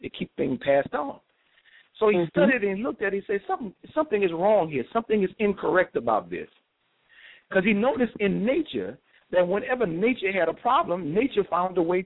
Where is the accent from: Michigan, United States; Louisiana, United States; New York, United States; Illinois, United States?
Louisiana, United States; New Orleans; I'm from New Orleans, so when I say ignorant, I say ignorant